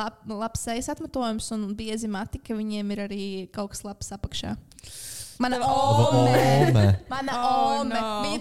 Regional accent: Jelgava, Latvia; mēs ar Santu esam no Jelgavas

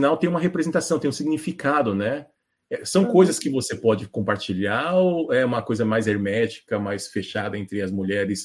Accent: São Paulo, Brazil; Eu sou da região norte de São Paulo, de um bairro chamado Imirim.

